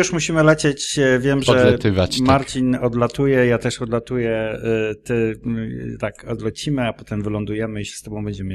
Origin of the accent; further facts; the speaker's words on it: Pomeranian Voivodeship, Poland; Nie, ja jestem człowiekiem z Żuław i dla mnie wszystko, co jest poza, za Warszawą jest daleko.